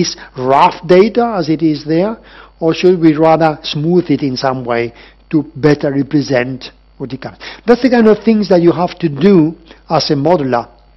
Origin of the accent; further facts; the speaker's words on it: Spain; I come from Spain, and the reports were very unreliable